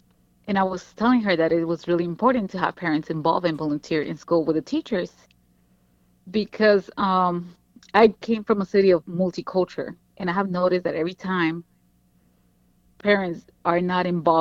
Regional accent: Chicago, Illinois, United States; now in Spokane, United States; Like I said, I'm from Chicago, so I'm familiar with the situation.

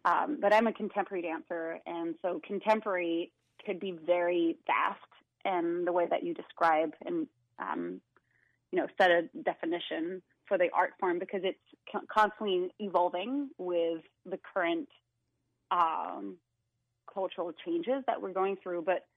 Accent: Switzerland; English is a second language; moved away as an adult; now in United States; Moving to the States right after high school.

